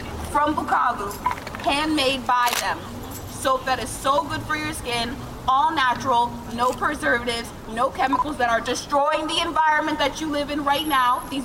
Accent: Virginia, United States; born there; I am a first-generation Congolese American. I was born in Loudoun Abused Women's Shelter in Virginia

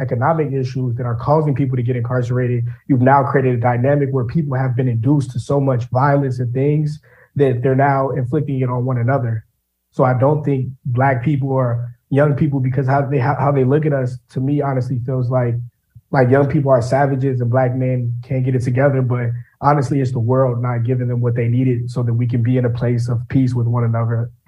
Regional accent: Chicago, Illinois, United States; It's pretty crazy how growing up in Chicago, it's so normal to get harassed by police as a young Black man.

